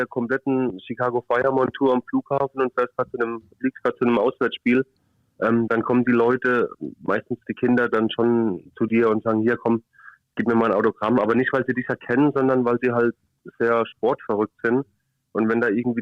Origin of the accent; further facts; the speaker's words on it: Kiel, Schleswig-Holstein, Germany; Ich als Kieler darf da sowieso nicht drüber reden.